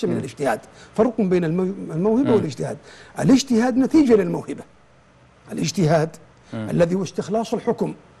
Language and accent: Arabic; Saudi Arabia; عندنا في السعودية